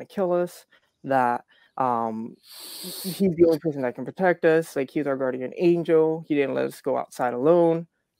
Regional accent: Atlantic City, New Jersey, United States; I was originally from South Jersey. Atlantic, I grew up Atlantic City.

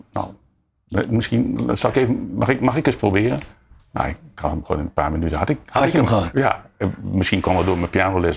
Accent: Assen, Drenthe, Netherlands; moved away as an adult; also born or lived in Groningen; Ja, in 1956.

